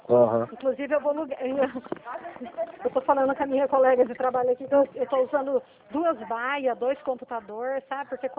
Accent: Dracena, São Paulo, Brazil; Eu sou da cidade de Dracena, São Paulo.

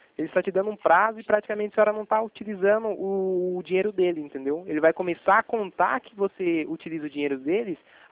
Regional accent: Itatiba, São Paulo, Brazil; Não, sou daqui de Itatiba

